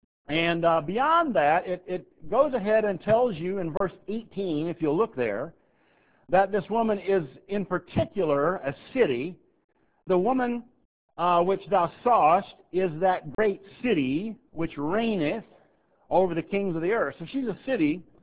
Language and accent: English; Dallas, Texas, United States; I said, well, I'm from Dallas, Texas, but I've never been to Cameroon.